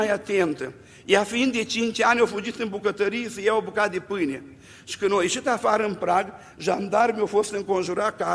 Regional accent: Bucovina, Romania; De la noi la Suceveni, să venim din Bucovina, ne-i un pic mai greu.

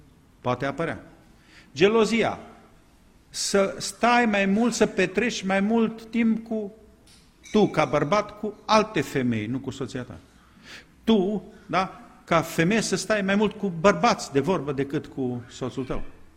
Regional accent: Transylvania, Romania; Eu sunt ardelean.

